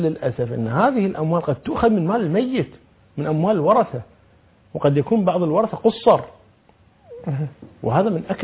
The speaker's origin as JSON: {"language": "Arabic", "country": "Kuwait", "said": "أنا الحمد لله ما عندنا في الكويت"}